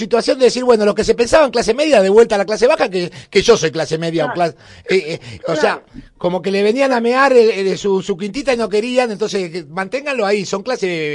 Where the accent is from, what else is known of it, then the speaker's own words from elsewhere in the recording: La Plata, Buenos Aires Province, Argentina; Soy de La Plata.